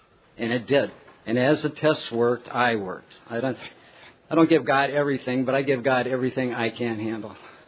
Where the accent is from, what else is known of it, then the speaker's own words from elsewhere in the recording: Minnesota, United States; now in Rockport, United States; Originally from Minnesota.